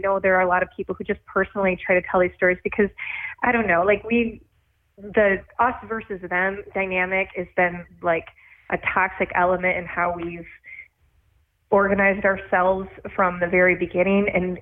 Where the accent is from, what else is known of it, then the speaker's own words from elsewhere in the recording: St. Joseph, Michigan, United States; though I grew up in St. Joe, had a lot of roots in Benton Harbor and grew up in a poor family.